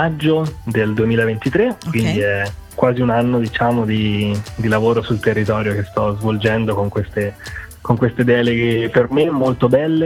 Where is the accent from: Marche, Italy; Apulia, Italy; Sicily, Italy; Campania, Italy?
Marche, Italy; Moglie di Maiolati Spontini; also born or lived in Jesi / Rome; Io nasco infatti a Iesi come ospedale, ma in realtà sono cresciuto a Moglie di Maiolati Spontini, la frazione del comune, e quindi mi sento tutti gli effetti mogliarolo e maiolatese soprattutto.